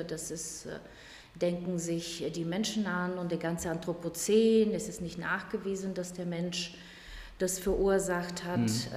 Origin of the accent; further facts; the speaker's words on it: Bulgaria; German is a second language; now in Germany; die ich als Kind in Bulgarien